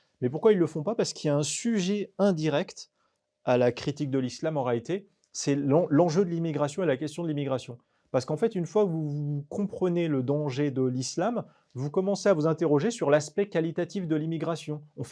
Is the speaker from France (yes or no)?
yes; France; moi, je suis né, j'ai grandi en France et en fait, et je suis d'origine algérienne, et peut-être aussi parce que je suis né, j'ai été éduqué dans l'islam et à la fois je suis d'origine algérienne, donc extérieure au monde occidental